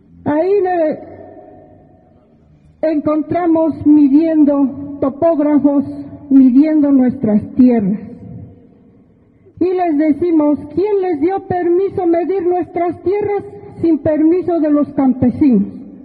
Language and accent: Spanish; San Andrés Calpa, Puebla, Mexico; Vengo del estado de Puebla, del municipio de San Andrés Calpa.